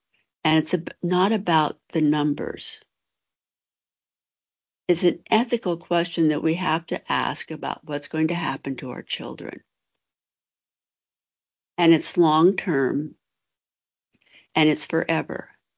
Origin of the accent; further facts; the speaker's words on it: Oregon, United States; I grew up in Oregon. I picked berries in the Dundee Hills.